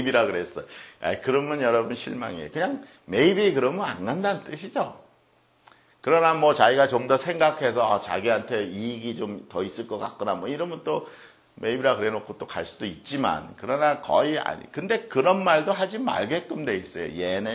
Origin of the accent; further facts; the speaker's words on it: United States; 근데 나도 미국 사람이니까.